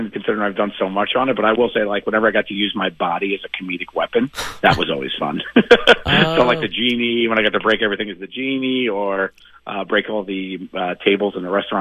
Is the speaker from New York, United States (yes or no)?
yes; New York, United States; Yes, I'm a New Yorker, but I love Cali.